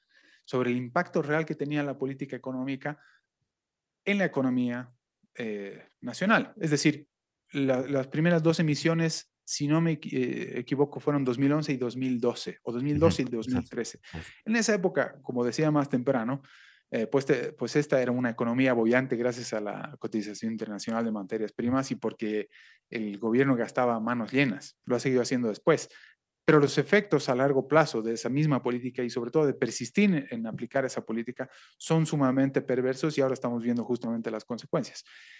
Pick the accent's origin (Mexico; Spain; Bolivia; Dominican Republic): Bolivia; entre los principales tenedores de la deuda pública emitida en el exterior de Bolivia somos los propios bolivianos